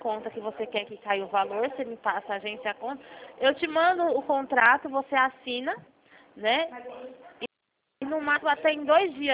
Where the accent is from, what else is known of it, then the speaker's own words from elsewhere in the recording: São Paulo, Brazil; eu sou aqui de São Paulo